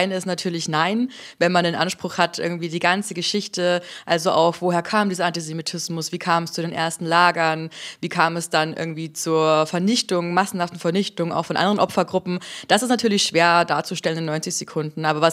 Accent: Bavaria, Germany; Ich komme eigentlich aus Bayern

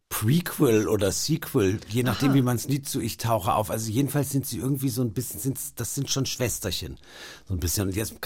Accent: Baden-Württemberg, Germany; Was mich verwundert, weil ich bin eigentlich immer so ein Sommerkind gewesen und komme ja auch aus Baden-Württemberg, was so ein sonniges Bundesland ist.

